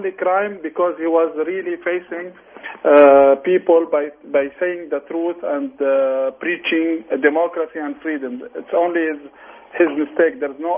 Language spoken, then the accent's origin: English; Canada; as Canadian, if we can't protect the democracy and the freedom in Lebanon